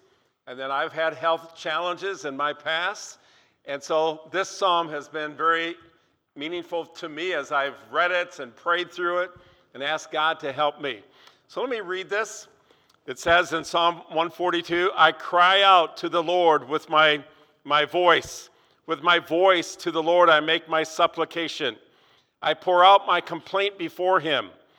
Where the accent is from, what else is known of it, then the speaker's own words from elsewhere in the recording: Southgate, Michigan, United States; I grew up in Southgate, Michigan, downriver Detroit area.